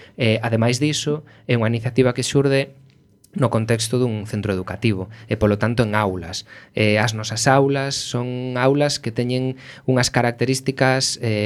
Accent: Galicia, Spain; Como galegos falantes acreditamos.

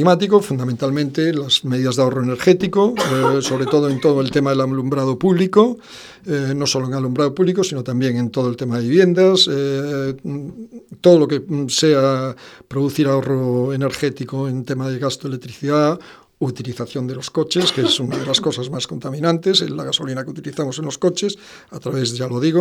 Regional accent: A Coruña, Galicia, Spain; born there; Nací en Coruña, vivo en Coruña, pero considero que formo parte de todo eso.

